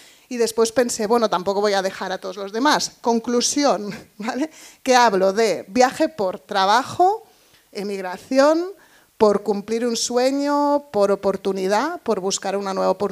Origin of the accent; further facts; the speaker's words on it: Spain; moved away as an adult; emigrar como español, irte a trabajar a un pub en Inglaterra, que es lo que yo he hecho, por ejemplo